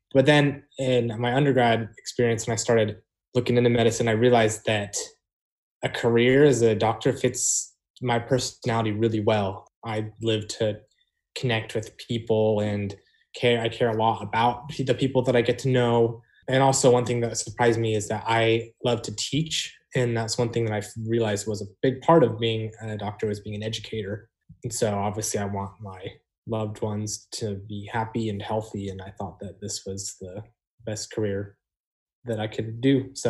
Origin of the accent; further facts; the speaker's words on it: Mesa, Arizona, United States; I'm from Mesa, Arizona.